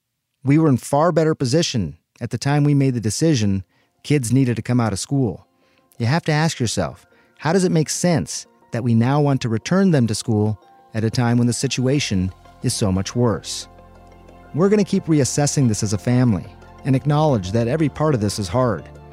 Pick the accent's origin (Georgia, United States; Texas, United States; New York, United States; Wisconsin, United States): Georgia, United States; In my home state of Georgia, and in our county